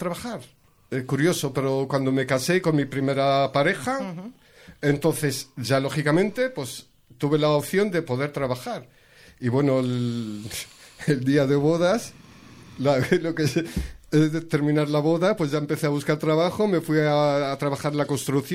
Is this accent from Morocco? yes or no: yes; Morocco; now in Spain; yo soy de Marruecos.